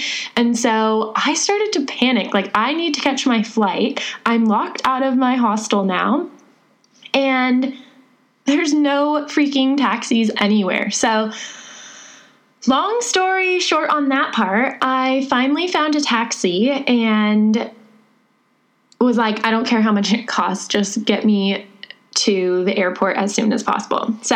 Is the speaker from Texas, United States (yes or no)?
no; California, United States; and I am from California, if you don't already know, and Robbie is from New Zealand.